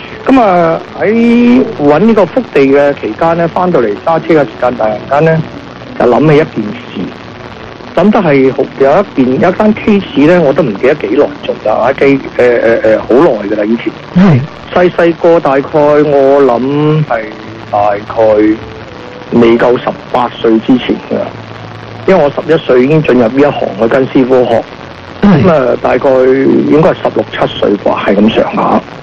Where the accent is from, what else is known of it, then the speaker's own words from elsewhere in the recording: China; 我哋中国人咧系好，亚洲嘅人都好啦